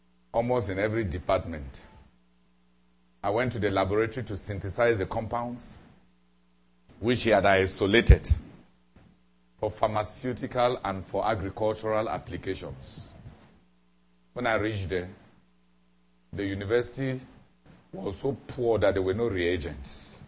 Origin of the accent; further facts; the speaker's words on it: Nigeria; Or since I come from Nigeria